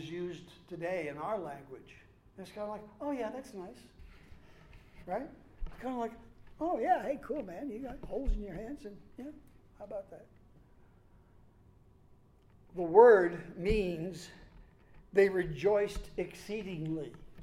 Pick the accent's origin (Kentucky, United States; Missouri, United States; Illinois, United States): Missouri, United States; born there; And if you want to ascribe that to the fact that I was born in Missouri, you can.